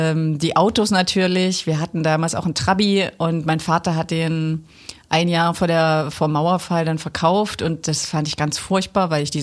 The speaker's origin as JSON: {"language": "German", "town": "Sohland an der Spree", "region": "Saxony", "country": "Germany", "tie": "born or raised there", "also_born_or_lived": "Ethiopia", "said": "Ich bin in Soland aufgewachsen. Soland an der Spree bei Bautzen."}